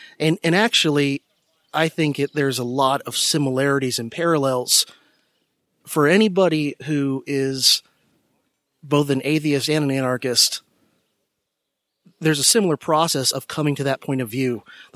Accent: Florida, United States; In South Florida, in the Miami-Fort Lauderdale

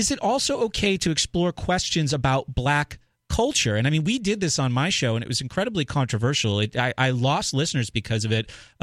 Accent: Exeter, New Hampshire, United States; born or raised there

